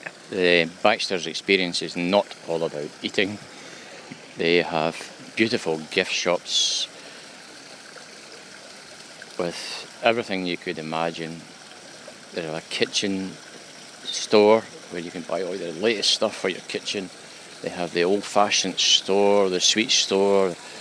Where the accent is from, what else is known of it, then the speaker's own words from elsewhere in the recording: Scotland, United Kingdom; being a Scot and being negligent in my attention to that makes me feel very guilty.